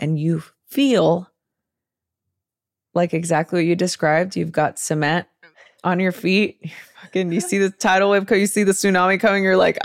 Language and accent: English; Los Angeles, California, United States; I grew up in East LA in a really chaotic environment, gang violence.